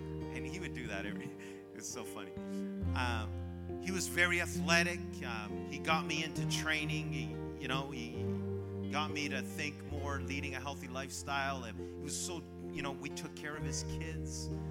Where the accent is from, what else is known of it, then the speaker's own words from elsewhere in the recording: Montreal, Quebec, Canada; He came from Montreal, I came from Montreal, and we had an instant connection